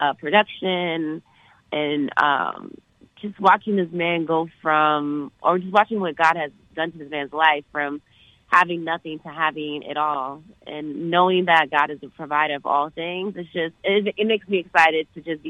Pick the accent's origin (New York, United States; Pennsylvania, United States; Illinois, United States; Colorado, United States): New York, United States; I'm from New York, so keep our word.